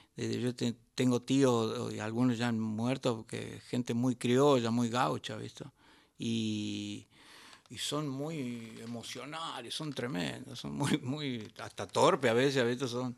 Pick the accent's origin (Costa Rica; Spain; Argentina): Argentina; Tucumán; yo soy del sur de Tucumán, pero este es Amaicha.